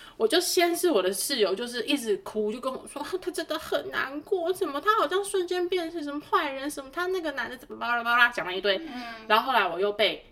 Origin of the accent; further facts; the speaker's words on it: Taiwan; 我们都是台湾的同学